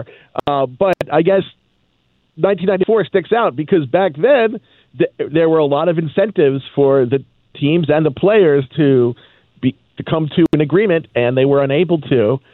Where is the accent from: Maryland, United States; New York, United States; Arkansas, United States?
Maryland, United States; Baltimore; I grew up in Baltimore, and we got, TBS, we got WGN so we could watch the Cubs, we got WWOR so we saw the Mets.